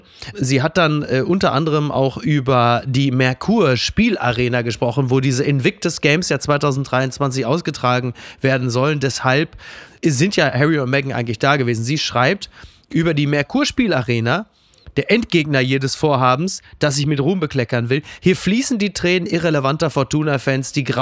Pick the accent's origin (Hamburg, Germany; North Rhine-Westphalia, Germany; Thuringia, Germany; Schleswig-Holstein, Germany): North Rhine-Westphalia, Germany; Castrop-Rauxel; Ich komme aus Castrop-Rauxel.